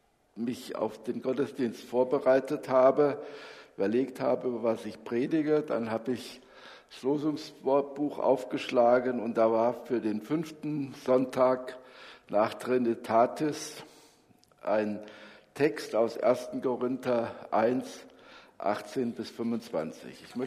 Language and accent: German; Germany; von Simmershausen nach Dippach, das sind so zwei Orte, in meiner Heimat